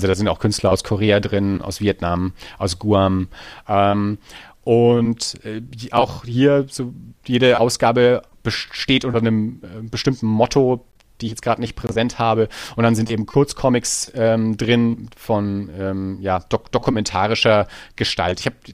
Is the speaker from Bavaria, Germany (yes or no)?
yes; Erlangen, Bavaria, Germany; Das heißt, wir sind beide aus Erlangen, München ist nicht so weit weg